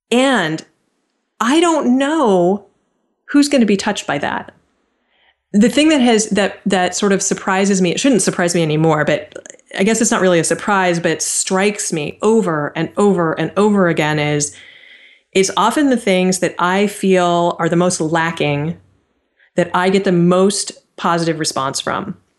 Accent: Stanford, California, United States; I grew up right near Stanford University.

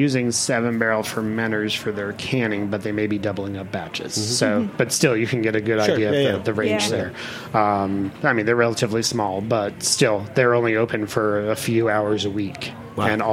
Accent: Rhode Island, United States; There's a brewery where I grew up in Rhode Island called Tilted Barn.

